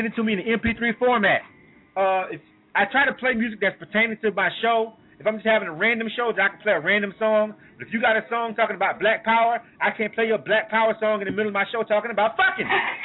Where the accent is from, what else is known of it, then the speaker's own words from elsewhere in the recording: Panama City, Florida, United States; now in Atlanta, United States; I'm from the South. From Panama City, Florida. I live in Atlanta. So I'm from the South, where we still have a wide range of race issues.